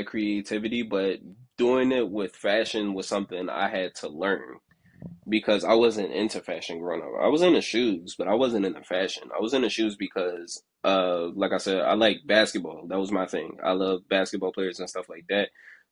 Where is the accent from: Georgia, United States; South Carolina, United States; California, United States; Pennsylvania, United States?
Pennsylvania, United States; Philadelphia; when I grew up in North Philly, so like, I had friends in North Philly, But when I moved to West Philly